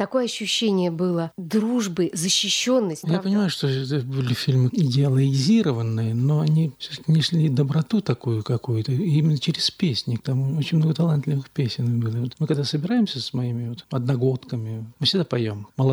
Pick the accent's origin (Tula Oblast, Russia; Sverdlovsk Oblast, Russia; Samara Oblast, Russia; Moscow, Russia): Tula Oblast, Russia; Tula; born there; Ну, я родился в Туле.